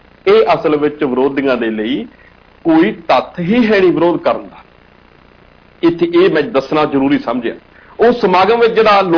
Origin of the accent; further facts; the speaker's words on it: Bathinda, Punjab, India; ਤੇ ਮੈਂ ਜੇਕਰ ਆਪਣੀ ਗੱਲ ਕਰਾਂ ਤਾਂ ਮੈਂ ਬਠਿੰਡੇ ਤੋਂ ਆ